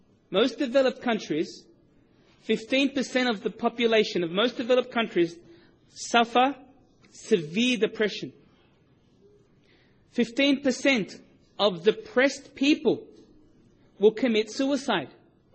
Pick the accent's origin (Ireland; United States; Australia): Australia; being an Australian, I'm going to be talking about Australia, of course.